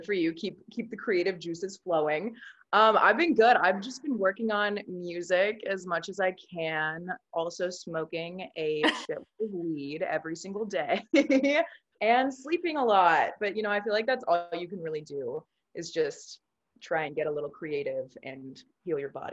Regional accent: Los Angeles, California, United States; Yes, born and raised

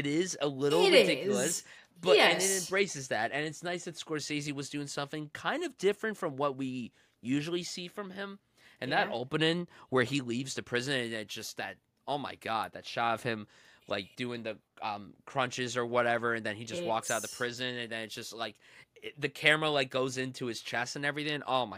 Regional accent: United States; now in New Jersey, United States; I live in New Jersey. I grew up right outside New York, and I go to New York all the time.

